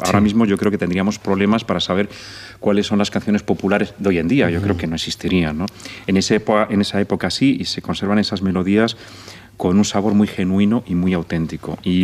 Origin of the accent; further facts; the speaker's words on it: Madrid, Community of Madrid, Spain; born there; soy nacido en Madrid, tengo raíces del norte en España, de Asturias y tal